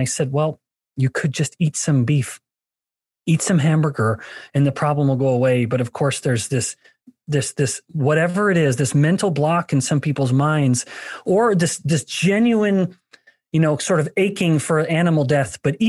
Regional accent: Alberta, Canada; I'm from Alberta, a native Canadian.

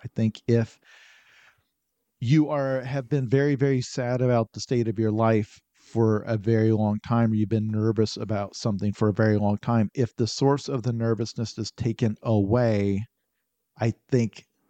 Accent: Illinois, United States; In rural Illinois, town of about 4,000 people in southern Illinois.

